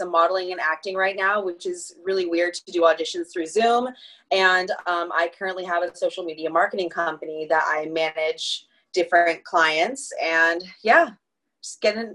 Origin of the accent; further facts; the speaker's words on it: California, United States; I think genuinely growing up in California, I'm really, really thankful that this is where my parents just chose to have a life.